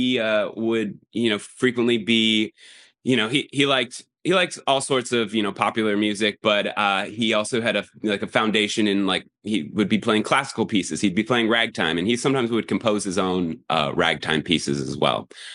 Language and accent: English; Cleveland, Ohio, United States; now in New York, United States; I mean, I consider New York's where I'm living. I moved here about 2014. I'm from Cleveland.